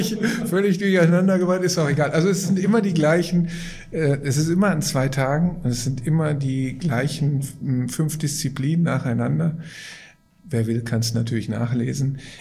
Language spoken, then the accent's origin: German; Gelsenkirchen, North Rhine-Westphalia, Germany; ich komme aus Gelsenkirchen